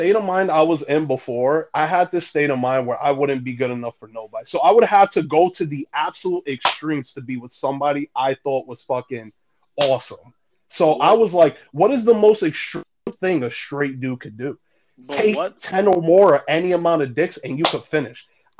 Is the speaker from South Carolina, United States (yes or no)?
no; Bronx, New York, United States; And honestly, my brother being gay, you know, growing up in the South Bronx, you know, especially him, he's in his 30s now, you know, it honestly wasn't easy.